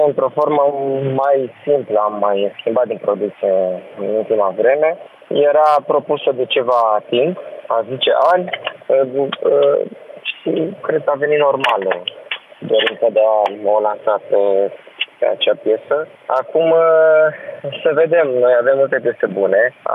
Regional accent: Romania; suntem români și plecăm de aici

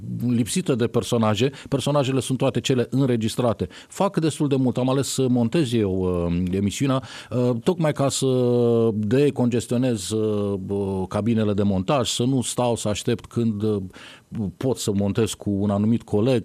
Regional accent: Câmpulung Moldovenesc, Suceava County, Romania; now in Iași, Romania; sunt din acea zonă, sunt din Câmpul Moldovenesc, de vreo 20 ceva de ani, adoptat de Iași.

